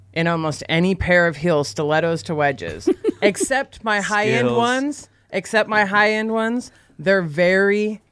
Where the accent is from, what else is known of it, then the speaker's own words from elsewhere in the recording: Tacoma, Washington, United States; I'm from Tacoma, Washington.